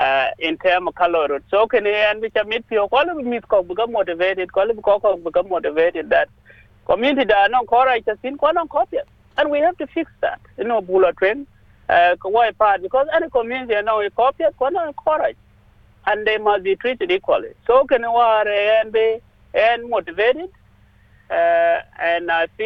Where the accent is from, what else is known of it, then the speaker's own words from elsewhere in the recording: Australia; I feel every day I'm fighting to be recognized as Australian. While I'm actually Australian.